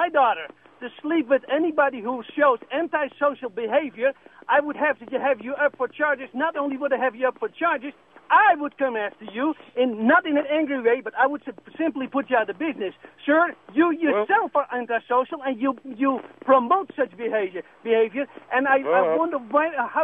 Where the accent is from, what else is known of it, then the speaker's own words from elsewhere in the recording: Netherlands; No, I'm from Holland.